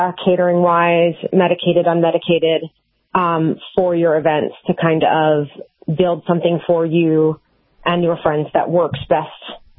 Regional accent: Miami, Florida, United States; Well, I grew up in Miami. I've cooked with my family my entire life. My restaurants served, you know, Cuban-inspired and, like, Miami street food.

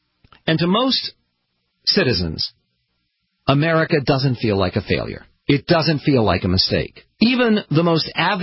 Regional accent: Philadelphia, Pennsylvania, United States; born there; In Pennsylvania, the state where I was born in Philadelphia

